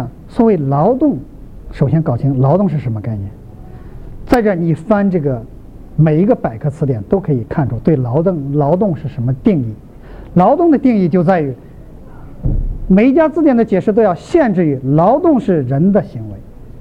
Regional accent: China; 我们大陆人中间，我想在中国大陆，如果大学进行教，小学上到大学，都有这么一个概念

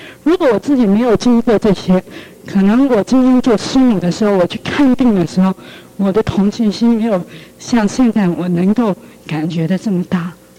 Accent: Taipei, Taiwan; 我从小就在教会，就是在我台北的教会，我是从小在那个教会长大。

